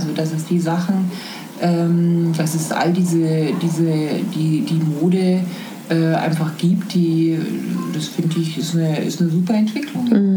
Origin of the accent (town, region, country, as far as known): Bavaria, Germany